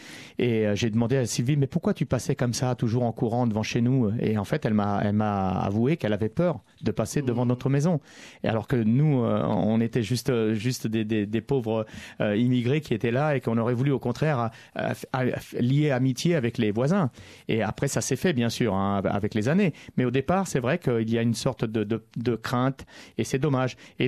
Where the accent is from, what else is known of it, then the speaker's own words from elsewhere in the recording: France; born there; je me sens français parce que c'est ma vie, parce que j'ai vécu beaucoup. Je suis né en France.